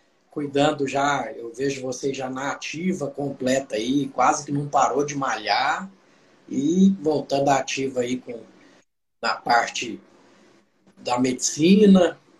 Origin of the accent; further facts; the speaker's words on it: Brasília, Federal District, Brazil; eu sou de Brasília, atualmente meio a meio, metade Brasília, metade Mineiros, no interior do Goiás.